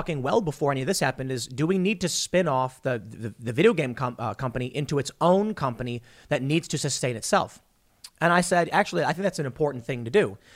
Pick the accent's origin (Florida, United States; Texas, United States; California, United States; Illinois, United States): Illinois, United States; Chicago; I am from Chicago. Chicago is corrupt, crooked across the board.